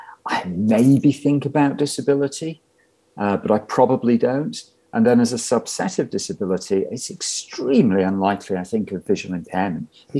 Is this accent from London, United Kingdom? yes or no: no; Yorkshire and the Humber, United Kingdom; I apologise for this as a Yorkshireman